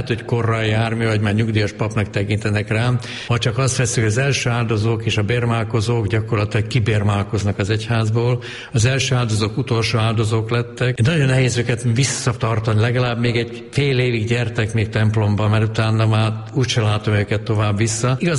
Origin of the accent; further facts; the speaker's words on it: Hungary; Ez nem volt szükség rám, mint magyar emberre, magyar papra.